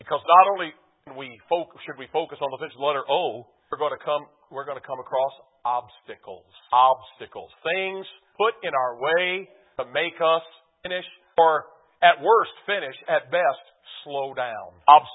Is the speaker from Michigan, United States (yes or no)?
yes; Detroit, Michigan, United States; I grew up in Detroit, man. You know, we didn't hunt.